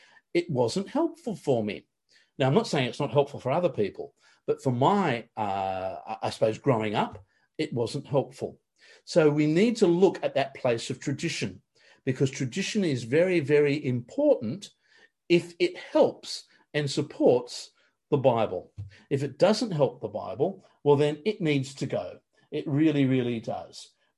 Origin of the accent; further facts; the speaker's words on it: New South Wales, Australia; When I was growing up on the Lower North Shore, we had a gorgeous little small church